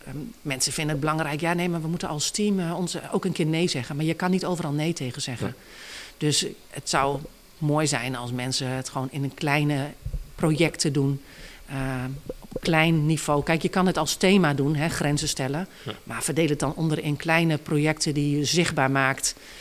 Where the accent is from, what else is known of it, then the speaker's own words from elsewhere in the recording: Drenthe, Netherlands; in de omgeving waar ik vandaan kom, Drenthe